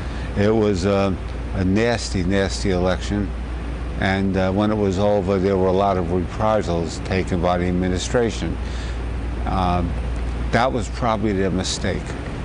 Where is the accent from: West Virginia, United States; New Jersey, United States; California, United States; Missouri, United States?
New Jersey, United States; West New York; I was raised in West New York, lived in a cold water flat on Tyler Place